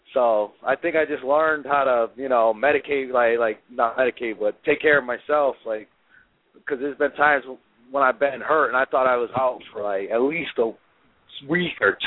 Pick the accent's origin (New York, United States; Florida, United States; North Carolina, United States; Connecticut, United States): Connecticut, United States; now in Atlanta, United States; No, I moved to Atlanta to train. I'm from Connecticut, and I moved to Atlanta like 5 years ago to train at the WWE 4.